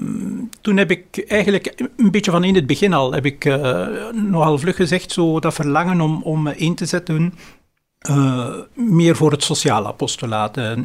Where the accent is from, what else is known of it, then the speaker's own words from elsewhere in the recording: Geraardsbergen, Flanders, Belgium; Ik kom uit een groot gezin. We waren thuis met 8. Ik ben afkomstig uit Oost-Vlaanderen. Ik heb altijd in Gerardsbergen gewoond.